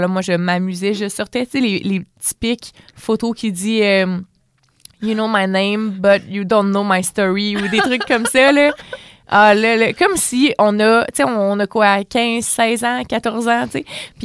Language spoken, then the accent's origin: French; Coaticook, Quebec, Canada; je venais de Quaticook, j'ai dans ces environs-là.